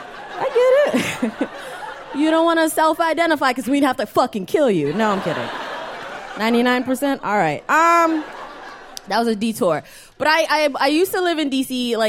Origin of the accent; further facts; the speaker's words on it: New York, United States; Because like, I'm from New York